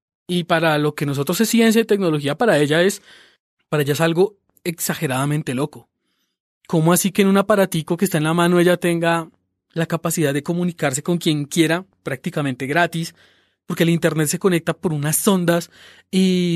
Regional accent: Bogotá, Colombia; antes de que nos digan muy rolos por decir esfero, porque sí que somos rolos, óigame.

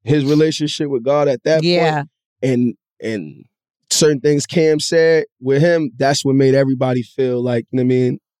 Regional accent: Harlem, New York, United States; because I'm from Harlem and my ego and shit like

